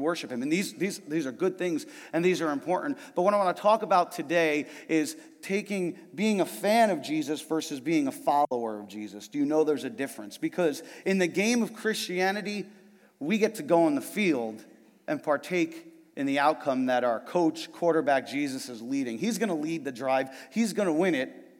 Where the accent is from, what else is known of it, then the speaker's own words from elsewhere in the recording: New Jersey, United States; I'm from New Jersey.